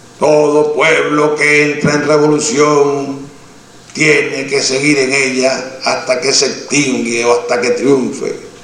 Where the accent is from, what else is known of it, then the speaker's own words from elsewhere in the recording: Cuba; todos los días nos acostemos como médicos y como cubanos